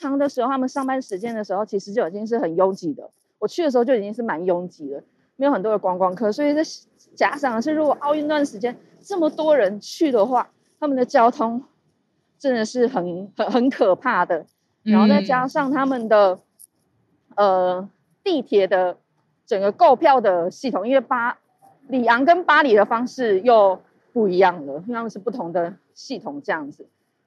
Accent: Taiwan; 我不是日本人，我是台湾人这样子。

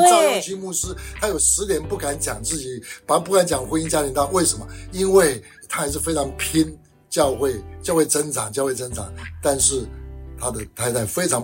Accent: United States; 我们美国人以前也有啊

